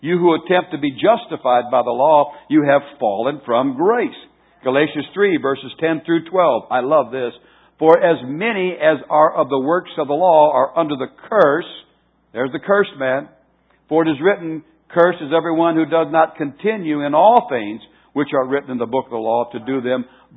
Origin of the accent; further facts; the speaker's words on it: Wisconsin, United States; Now, I come from Wisconsin in the wintertime when everything is frozen, the frozen tundra, when there is nothing alive.